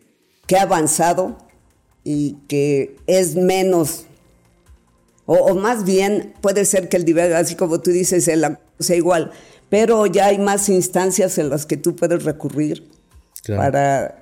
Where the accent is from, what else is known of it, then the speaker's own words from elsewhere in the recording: Mexico City, Mexico; born there; yo nací en la Ciudad de México